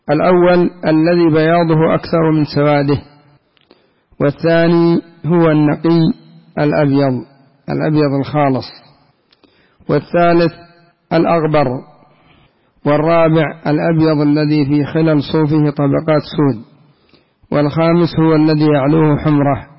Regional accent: Yemen; لكن تعود الناس على أي ذبيحة لا سيما عندنا في اليمن

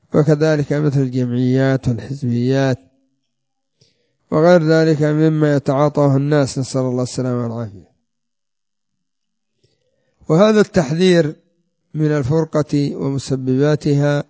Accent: Yemen

